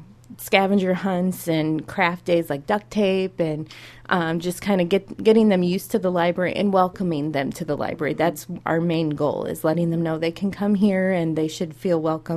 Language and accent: English; Des Moines, Iowa, United States; Well, I'm actually from Des Moines. I graduated from Norwalk, went to Iowa State University and graduated from there.